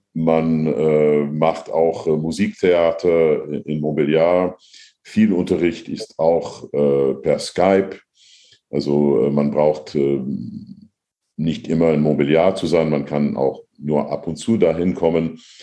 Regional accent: United States; German is a second language; also born or lived in France; weil ich bin Amerikaner und auch Franzose.

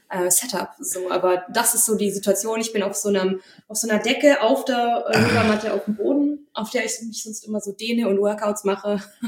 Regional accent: Baden-Württemberg, Germany; accent: Swabian; eigentlich schwätze ich Schwäbisch. Also ich bin aus

